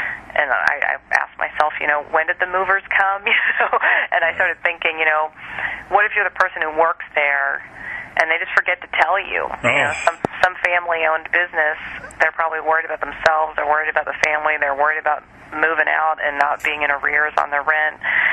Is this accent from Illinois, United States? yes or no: no; Wichita, Kansas, United States; in the 70s when I was growing up in Wichita